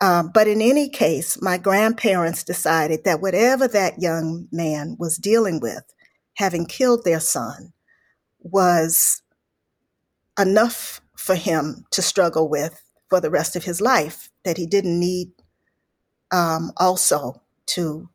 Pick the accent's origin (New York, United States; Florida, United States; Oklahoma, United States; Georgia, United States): Georgia, United States; Atlanta; because I grew up in Atlanta. Most of the family was in Chicago.